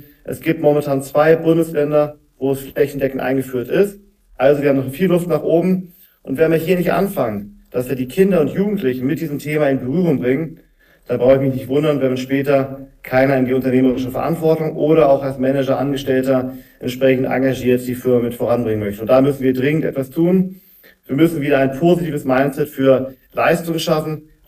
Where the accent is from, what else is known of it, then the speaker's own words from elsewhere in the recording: Germany; ich stehe hinter Deutschland. Ich bin als Deutscher sehr patriotisch in dem Punkt. Ich möchte gerne, dass Deutschland wieder nach vorne kommt.